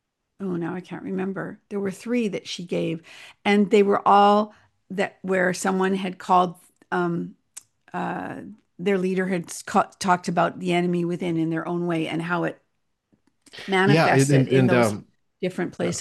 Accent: Canada; and I'm Canadian

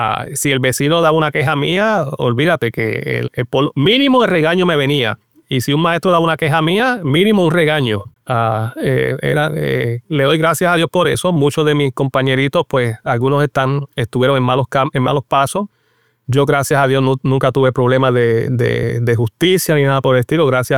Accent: Río Grande, Puerto Rico; also born or lived in Santurce; Y prácticamente crecí en Río Grande. Por eso siempre digo que soy de Río Grande, aunque haya nacido en Santurce.

